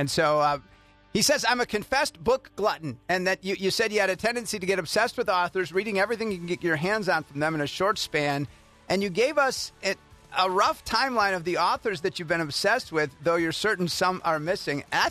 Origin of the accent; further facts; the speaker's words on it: Milwaukee, Wisconsin, United States; I was raised in Milwaukee, and Wauwatosa is a suburb.